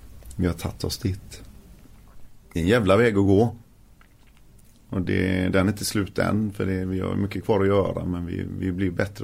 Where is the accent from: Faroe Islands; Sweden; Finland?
Sweden; Gothenburg, Västra Götaland County; Jag är ju från Göteborg